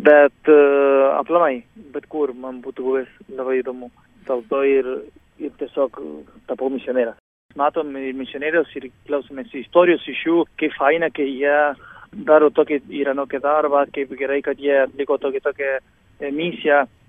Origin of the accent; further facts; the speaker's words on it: Argentina; Lithuanian is a second language; now in Lithuania; esu iš Argentinos ir esu atvykęs į Lietuvą prieš 13 metų.